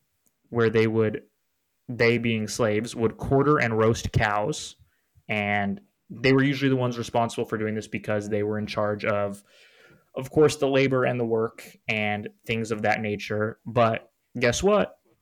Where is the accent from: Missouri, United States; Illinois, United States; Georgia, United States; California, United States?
California, United States; I mean, I grew up in California though. I lived in Southern California for 18 years